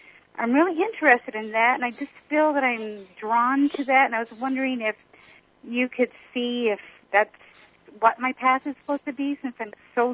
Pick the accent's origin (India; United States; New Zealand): United States; Phoenix, Arizona; I'm from Phoenix, Arizona.